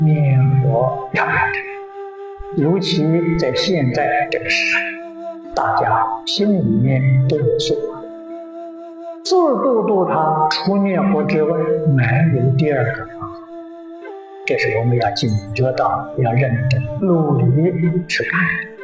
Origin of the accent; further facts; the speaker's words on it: China; 我们中国人特别喜欢中秋的明月